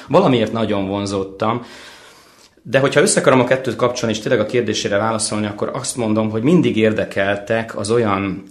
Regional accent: Budapest, Hungary; born there; én Budapesten születtem egyébként.

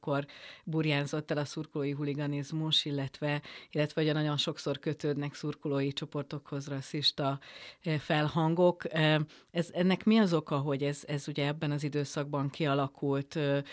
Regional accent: Mezőkövesd, Borsod-Abaúj-Zemplén, Hungary; mert én vidéki vagyok, és vidéken, Mezőkövesden egyébként

